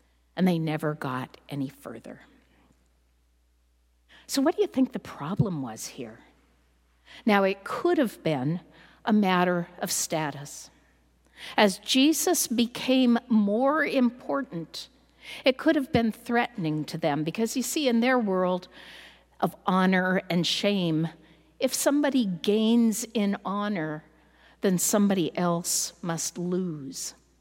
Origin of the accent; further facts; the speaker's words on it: Seattle, Washington, United States; I want to admit up front that I am from Seattle. But I'm from Seward Park, and Seward Park and Queen Anne are a long way apart, right?